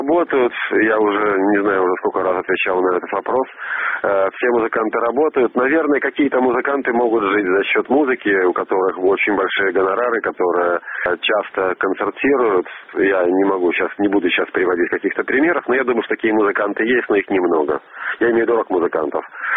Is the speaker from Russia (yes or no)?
no; Belarus; но я белорус, я пишу для белорусов